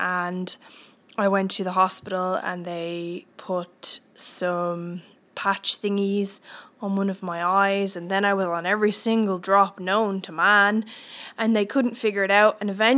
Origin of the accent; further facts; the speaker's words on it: Ireland; also born or lived in Mallorca; I was raised here in Ireland. I'm sure you can hear my accent. So I was raised here in Ireland, but I wasn't born here. I was born in Mallorca in 1987